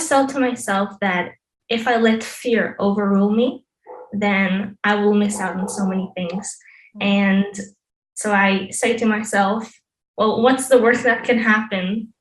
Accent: Israel; also born or lived in Berlin, Germany; I was born first in Israel, my home country where I live now. But 3 years ago, I just moved back from Berlin after living there for 5 years with my family.

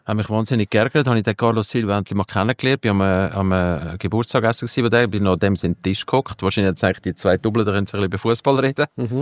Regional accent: Switzerland; wenn wir als Schweizer in die Liga reingehen

